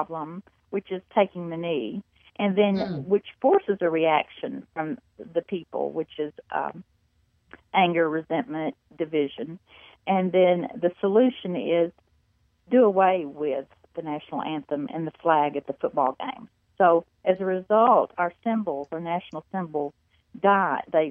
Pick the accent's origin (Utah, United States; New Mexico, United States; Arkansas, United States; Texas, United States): Arkansas, United States; Little Rock; Well, I am from Little Rock, Arkansas. And I, you know, more or less grew up with the Clintons during their political career there for 20 years.